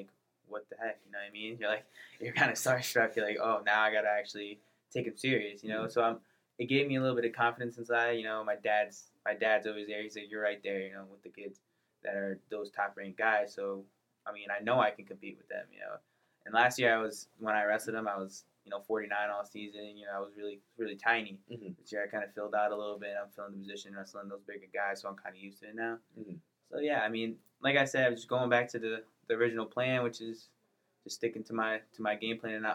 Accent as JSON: {"language": "English", "town": "Willimantic", "region": "Connecticut", "country": "United States", "tie": "born or raised there", "said": "I'm from Willimantic, Connecticut, and, you know, I grew up 4 years old, started wrestling, playing football."}